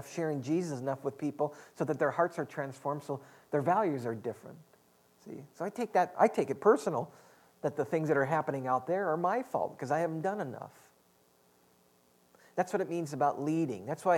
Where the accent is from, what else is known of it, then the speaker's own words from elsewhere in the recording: Midwest, United States; I said, I grew up in Midwest, and I just don't know that.